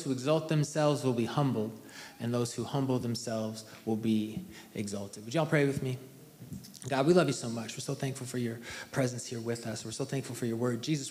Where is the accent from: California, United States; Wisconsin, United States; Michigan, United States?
Wisconsin, United States; Milwaukee; I'm from Milwaukee, Wisconsin.